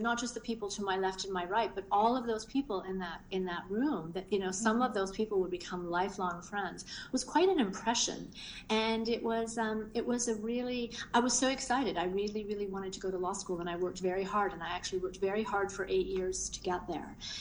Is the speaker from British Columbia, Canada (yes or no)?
yes; Burnaby, British Columbia, Canada; I grew up in Burnaby, and I grew up in a very middle-class family.